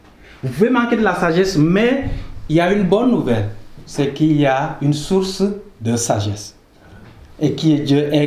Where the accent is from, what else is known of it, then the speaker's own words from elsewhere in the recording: Senegal; moved away as an adult; now in Canada; je suis originaire du Sénégal et ça fait 6 ans que je suis venu ici au Canada.